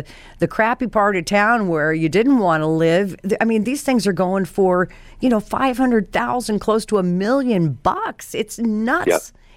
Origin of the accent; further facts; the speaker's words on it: Colorado, United States; but I'm from Colorado and my sister still lives there and I also go there quite frequently.